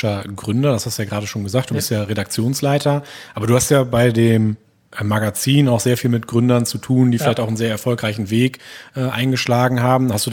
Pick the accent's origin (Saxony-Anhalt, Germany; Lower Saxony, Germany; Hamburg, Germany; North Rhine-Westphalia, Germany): North Rhine-Westphalia, Germany; Gronau; now in Ochtrup, Germany; Ja, ich bin auch gebürtiger Gronauer, wohne momentan in Ochtrup, bin 37 Jahre alt